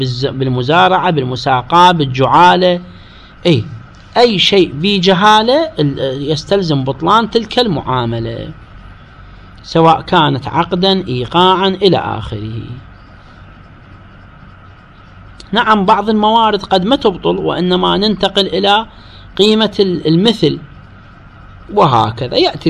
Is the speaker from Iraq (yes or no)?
yes; Iraq; إحنا مثلا عندنا بالعراق، هنفترض إحنا كل إحنا نعيش بالبصرة